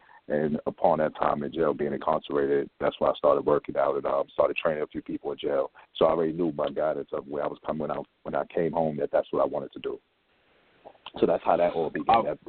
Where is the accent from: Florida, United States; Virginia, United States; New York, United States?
New York, United States; Harlem; I'm from Harlem. I used to work at New York Sports Club for 11 years.